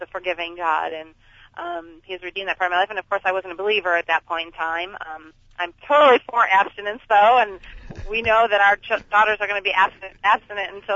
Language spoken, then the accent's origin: English; Attica, New York, United States; I'm from Western New York. I'm from a little town called Attica, and most people only know about the place where I grew up because there's a huge maximum security prison there.